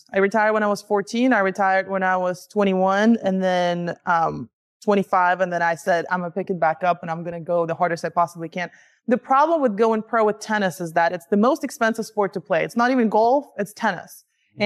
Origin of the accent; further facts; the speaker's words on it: Russia; now in United States; I'm from Russia. There's no such thing as, nobody can even imagine working in corporate because it's like, we don't have that back there.